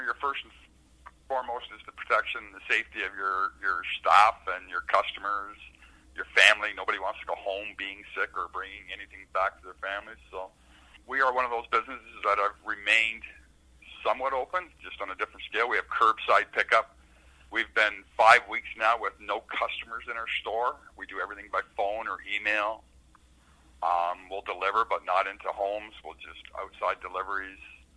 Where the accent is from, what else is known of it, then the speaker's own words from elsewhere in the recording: Brighton, Ontario, Canada; I've been blessed with being able to live in Brighton my entire life. I was born in Trenton and born and raised here in Brighton.